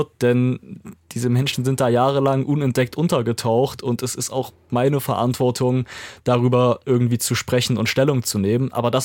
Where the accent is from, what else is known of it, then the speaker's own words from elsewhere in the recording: Zwickau, Saxony, Germany; wir sind damals für Klimaschutz mit Fridays for Future in meiner Heimatstadt Zwickau auf die Straße gegangen.